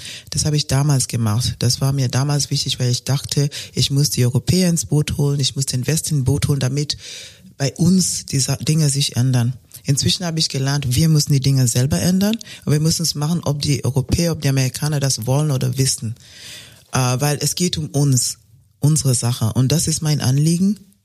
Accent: Kenya; Aber ich komme aus Kenia. Kenia ist ein Land. Kenia ist eine Nation. Wir sind 48 Millionen Menschen

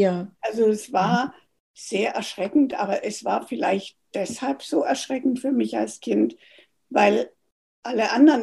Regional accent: Gerstetten, Baden-Württemberg, Germany; born or raised there; also born or lived in Schweinfurt

